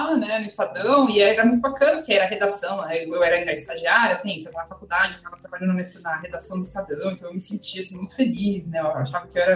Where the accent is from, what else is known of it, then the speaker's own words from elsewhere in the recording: São Bernardo do Campo, São Paulo, Brazil; also born or lived in Santo André; Mas eu sou da BC, então, eu nasci em São legal, Bernardo, né? E por isso que eu tenho um pouco de sotaque. Eu nasci em Santo André e cresci em São Bernardo.